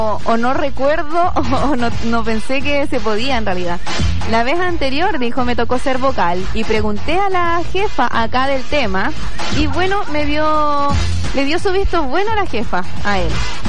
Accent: Chile; todos somos hermanos, todos somos chilenos

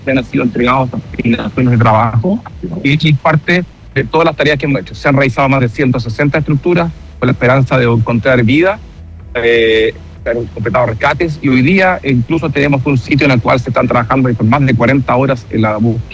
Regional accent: Chile; Yo soy chileno, soy bombero en Chile.

